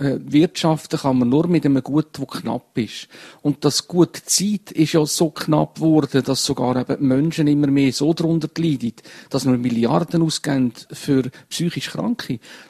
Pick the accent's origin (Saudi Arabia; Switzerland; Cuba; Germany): Switzerland; Valais; Und es ist mir eine riesen Freude, dass ich Leute hier jetzt vorstellen durfte, die man als Walliser nicht einmal könnte.